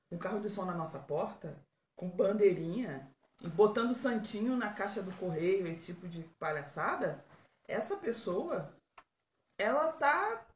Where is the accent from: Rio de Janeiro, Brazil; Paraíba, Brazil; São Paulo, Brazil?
Rio de Janeiro, Brazil; Duque de Caxias; also born or lived in Niterói; now in São José, Brazil; considerando que eu vim de Duque de Caxias, Rio de Janeiro. Depois eu vim de Niterói, Rio de Janeiro